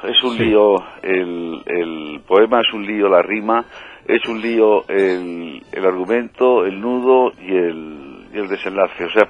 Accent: Seville, Andalusia, Spain; accent: Andalusian; ya sabes que soy de Sevilla y aunque me traducen, cambian los acentos de los andaluces.

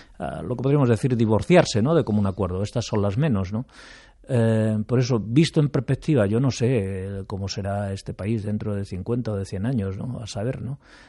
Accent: Catalonia, Spain; yo soy profundamente catalanista, socialista, federalista, pero también soy español.

